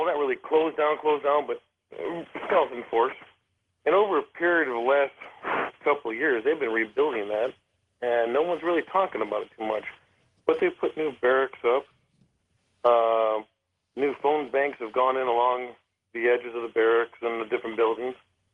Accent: Joliet, Illinois, United States; Like, I'm from the Joliet area originally

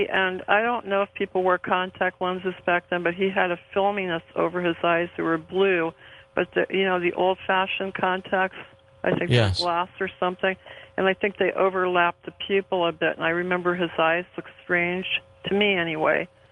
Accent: Florida, United States; from Southeast Florida.

